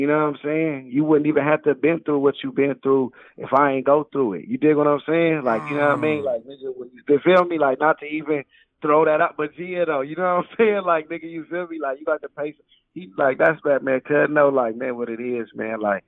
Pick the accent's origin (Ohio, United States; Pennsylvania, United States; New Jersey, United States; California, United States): California, United States; You know, I'm from Cali. I never battled in the Bay Area.